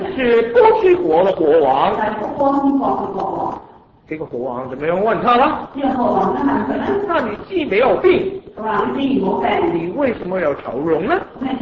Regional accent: Hong Kong; 我本身是从香港来的。

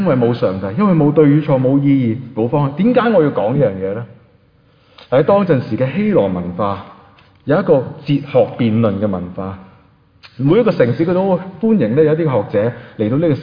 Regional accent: Hong Kong; 其实我不是以弗所城的人，我是香港人，是吧？

